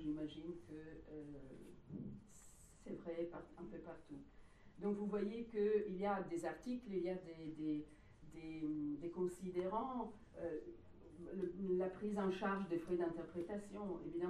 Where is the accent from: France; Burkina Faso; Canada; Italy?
Italy; Je suis italienne, comme vous aurez compris. En Italie, la situation est tout à fait dramatique